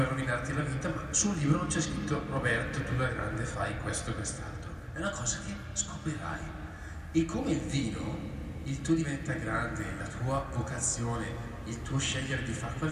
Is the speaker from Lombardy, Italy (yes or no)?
yes; Brusaporto, Lombardy, Italy; 24 anni e sono originario di Brusaporto, che è un paese abbastanza lontano. Qua piccolino, niente di che.